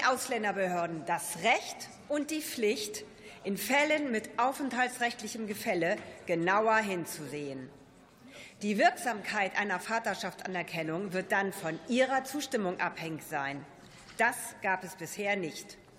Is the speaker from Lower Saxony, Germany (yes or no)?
yes; Lower Saxony, Germany; Ich finde es ja immer schön, wenn mein Heimatland Spitzenreiter ist